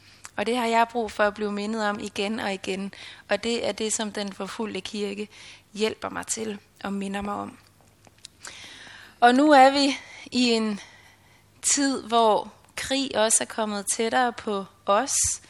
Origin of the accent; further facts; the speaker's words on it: Zealand, Denmark; jeg ikke stammer fra Jerm oprindeligt. Både Jonas og jeg, vi kommer fra Sjælland, men fandt hinanden herovre og rottede os sammen som to sjællændere i eksil.